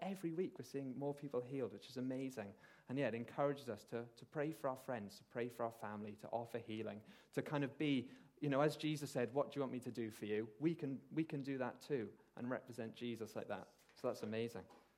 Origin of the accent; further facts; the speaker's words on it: Swansea, Wales, United Kingdom; But because I'm from Swansea, I say Zacchaeus.